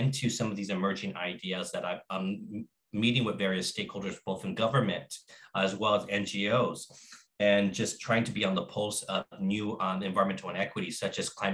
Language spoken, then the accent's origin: English; Los Angeles, California, United States; growing up in the Northeast San Fernando Valley in Los Angeles, largely low-income, working-class, immigrant, and African-American communities